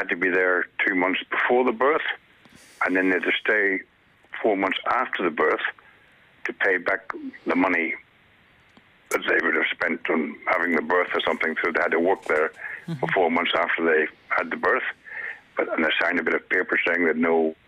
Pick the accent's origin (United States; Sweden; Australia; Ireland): Ireland; Rathgar, Leinster; born there; I was born in Bethany Roofgar in 1939.